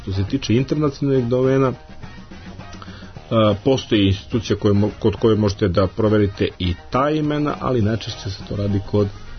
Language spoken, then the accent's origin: Serbian; Serbia; Kod nas u Srbiji postoji dovoljan broj ISP-ova